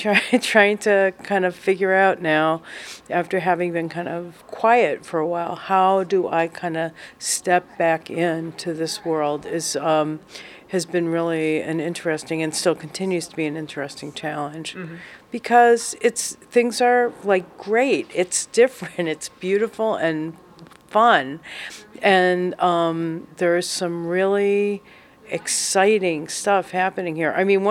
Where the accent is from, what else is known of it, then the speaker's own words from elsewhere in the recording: East Coast, United States; First of all, I'm from the East Coast.